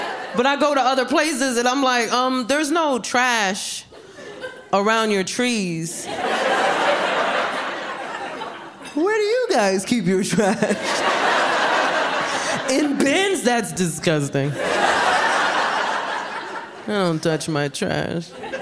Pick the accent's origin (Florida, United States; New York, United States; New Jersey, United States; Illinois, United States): New York, United States; As a New Yorker, like, I've traveled to places.